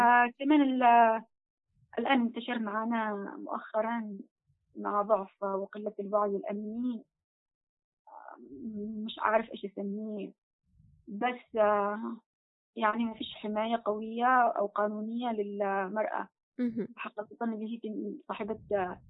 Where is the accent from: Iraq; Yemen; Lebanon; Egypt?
Yemen; عندنا في اليمن،